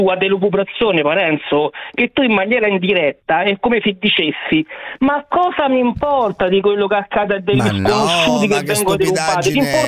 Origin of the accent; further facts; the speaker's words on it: Rome, Lazio, Italy; E da romano vi dico che se una cosa del genere dovesse accadere a me